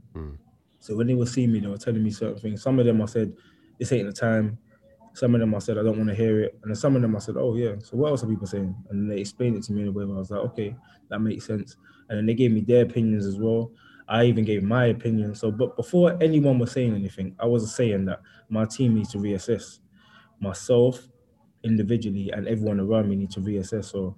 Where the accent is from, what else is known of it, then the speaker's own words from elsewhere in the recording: London, United Kingdom; people are forgetting that I grew up in East London. I grew up in East London, and I grew up a certain type of way